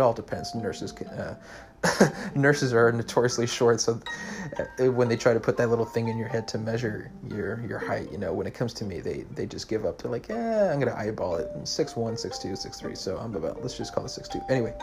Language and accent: English; Brownsville, United States; We went into this Blockbuster back in my hometown of Brownsville.